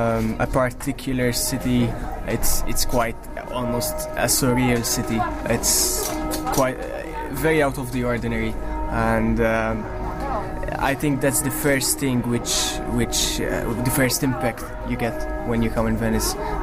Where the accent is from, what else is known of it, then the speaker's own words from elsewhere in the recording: Malta; I come from Malta.